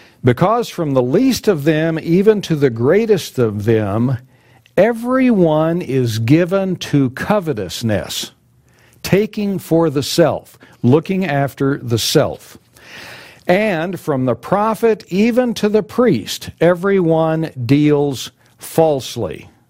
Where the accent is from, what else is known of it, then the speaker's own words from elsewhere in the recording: Texas, United States; For many in the Lone Star State, I grew up in Texas, born in Texas, grew up in Texas.